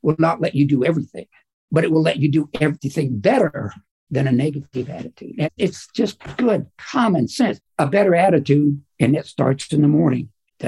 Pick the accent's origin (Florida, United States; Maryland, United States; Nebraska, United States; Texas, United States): Texas, United States; El Paso; now in Dallas, United States; I was born and raised in El Paso, Texas. I ended up here in the Dallas-Fort Worth area because I came here, my wife and my daughter and I, in 1984.